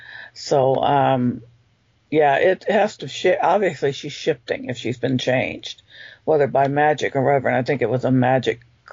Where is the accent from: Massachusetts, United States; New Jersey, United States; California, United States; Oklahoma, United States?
California, United States; I'm not from here originally. I'm from Mountain West California